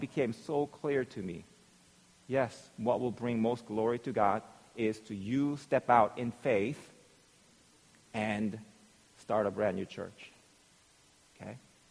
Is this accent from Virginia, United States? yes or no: yes; Virginia, United States; So I told you that I came from Virginia, and I had been a youth pastor at one church for more than 10 years